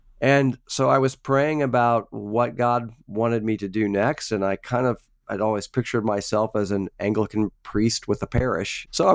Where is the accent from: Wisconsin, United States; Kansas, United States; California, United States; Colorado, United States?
Kansas, United States; also born or lived in Washington, D.C. / Charleston, South Carolina; I live here in the Kansas City area in a suburb called Overland Park. I actually grew up around here. I was born in the Kansas City area and have spent most of my life here.